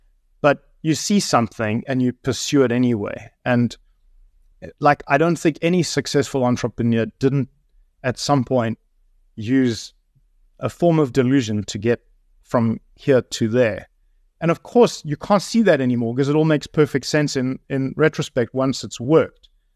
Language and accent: English; South Africa; I think it's something I learned as a South African is an unbridled optimism